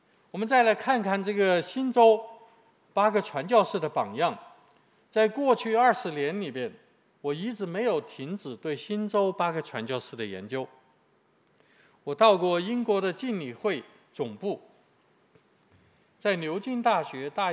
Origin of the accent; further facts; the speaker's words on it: China; 作为一个中国人